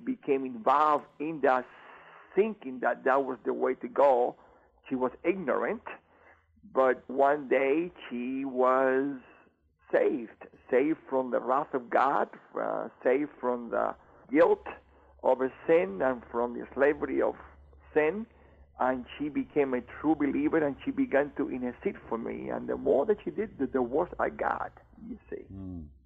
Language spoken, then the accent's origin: English; Cuba; I had a mother who was a witch. She was a medium. All these demons went through her. I am from Cuba.